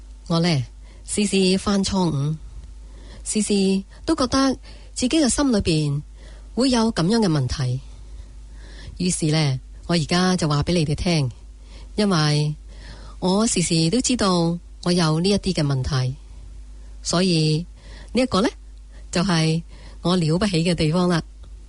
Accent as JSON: {"language": "Chinese", "country": "China", "said": "我说我们中国人就有嫉妒心，"}